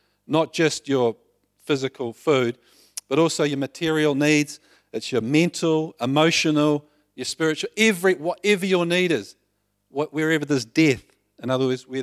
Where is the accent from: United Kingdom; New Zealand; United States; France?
New Zealand; I should do it a lot better being a New Zealander.